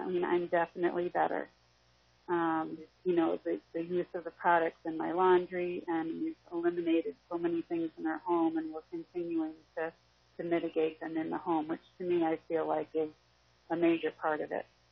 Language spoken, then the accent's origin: English; St. Louis, Missouri, United States; I'm from St. Louis, and you and I have spoken on the phone a couple of times.